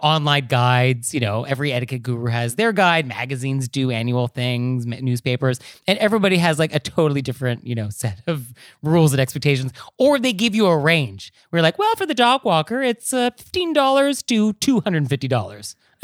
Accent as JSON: {"language": "English", "region": "California", "country": "United States", "tie": "born or raised there", "said": "And so for me, growing up in Marin County, like I did, the idea of circumambulation was like just a normal thing growing up."}